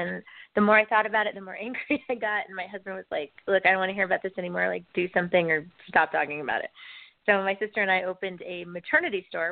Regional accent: Fresno, California, United States; I'm from Fresno, California.

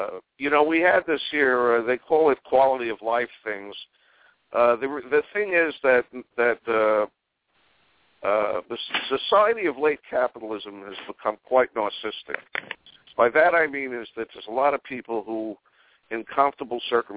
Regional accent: Brooklyn, New York, United States; it reminds me when I was growing up in Brooklyn

